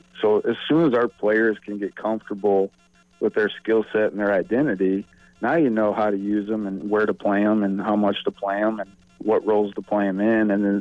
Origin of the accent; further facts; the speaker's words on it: Midwest, United States; growing up in the Midwest, I didn't have this advantage when I was growing up.